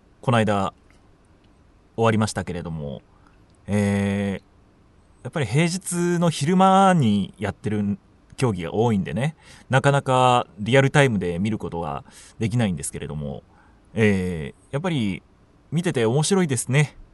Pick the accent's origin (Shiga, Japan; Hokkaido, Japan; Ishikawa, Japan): Shiga, Japan; Hikone; 出身が同じ地元滋賀県なんですね。